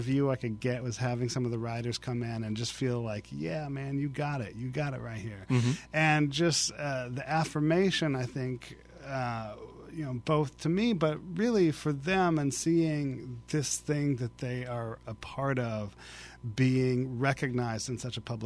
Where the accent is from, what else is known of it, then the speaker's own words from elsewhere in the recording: Kansas, United States; It's been at a museum back near where I grew up in Kansas at K-State University.